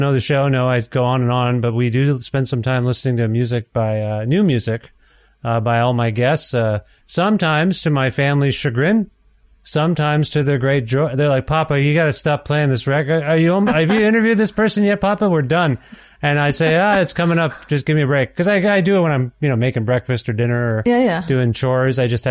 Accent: Ontario, Canada; I'm from Canada. I moved relatively recently across the country. My wife's family is from Alberta, so we moved from Ontario to Alberta

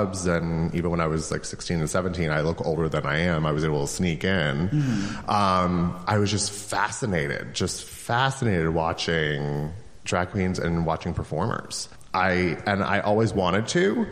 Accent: New York, United States; I'm originally from New York.

